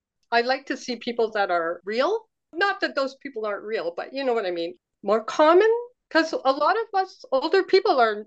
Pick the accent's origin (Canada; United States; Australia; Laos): Canada; but apparently people think I'm from California sometimes, but you know, it's Canada.